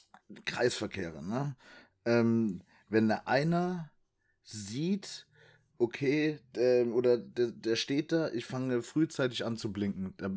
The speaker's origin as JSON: {"language": "German", "country": "Germany", "said": "wir sind ja Deutsche und in Deutschland ist ja das wunderbare Rechtsfahrgebot."}